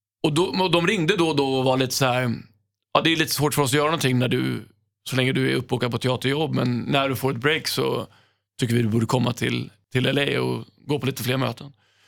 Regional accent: Stockholm, Stockholm County, Sweden; som jag är uppväxt på Söder, så är ju allt inom 3 kvarter, hela släkten

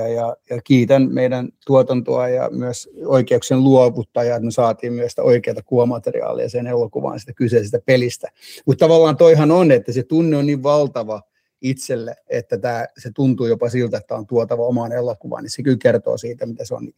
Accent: Nurmijärvi, Uusimaa, Finland; Mä oon siis Lepsämästä kautta Kuonamäeltä kotoisin tuossa Nurmijärven puolta, mutta joudun jossain vaiheessa vaihtaa koulut Espoon puolelle

